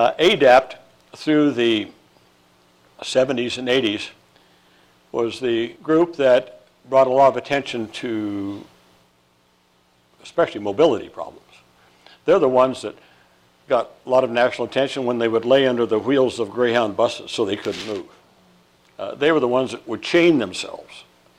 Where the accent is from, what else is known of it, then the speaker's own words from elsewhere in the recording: Iowa, United States; Senator Dole, hearken, I'm from Iowa.